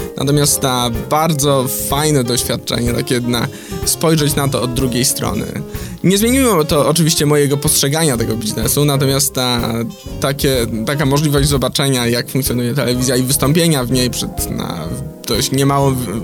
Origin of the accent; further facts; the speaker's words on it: Opole, Opole Voivodeship, Poland; A ja pochodzę z Opola i powiedzmy, że przed powrotem tutaj przeszedłem dość długą drogę